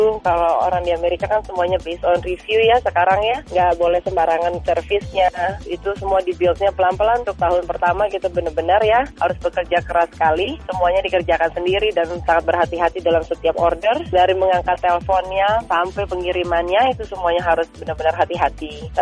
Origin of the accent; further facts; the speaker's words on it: Indonesia; saya kan dari Indonesia ya.